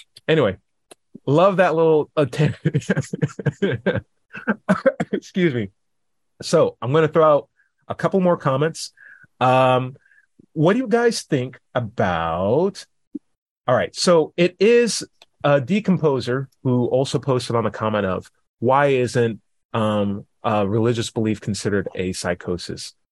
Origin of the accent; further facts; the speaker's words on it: Georgia, United States; it was frightening because I came from Georgia at that time, in the U.S., the South.